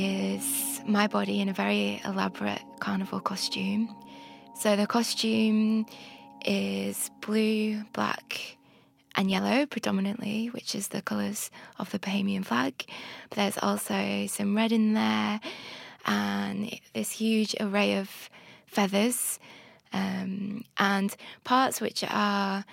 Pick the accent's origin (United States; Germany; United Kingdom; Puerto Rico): United Kingdom; Huddersfield, Yorkshire and the Humber; gone to carnivals in Yorkshire, where I grew up in Huddersfield, since I was a child.